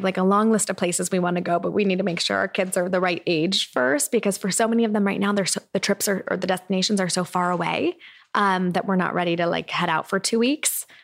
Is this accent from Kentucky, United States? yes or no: no; Irvine, California, United States; I grew up in Irvine. So when we did the Fashion Island tour, I was like, it was all of these different memories.